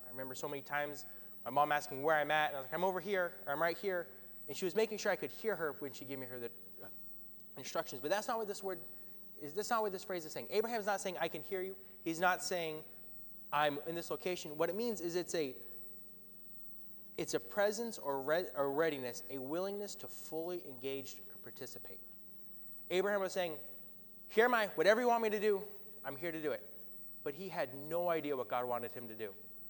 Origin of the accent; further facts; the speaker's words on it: Georgia, United States; I grew up speaking extremely fast. I'm from Georgia where everyone speaks very slowly.